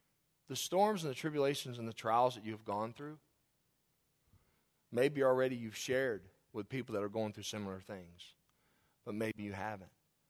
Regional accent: Claryville, Kentucky, United States; I grew up in Claryville. Claryville was a town, at that time, maybe 1,000 people.

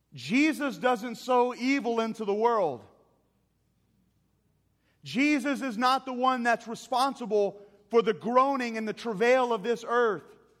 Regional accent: Texas, United States; I'm not a farmer. I've been raised in the city. I'm from Texas, but that doesn't mean I have a cowboy hat and cows. I am cityfied to the core.

